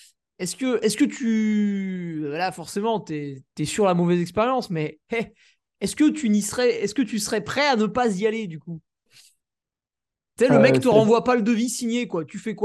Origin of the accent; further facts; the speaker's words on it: Auvergne-Rhône-Alpes, France; En tant que bon Savoyard, si on te demande 1 euro de trop, ça énerve.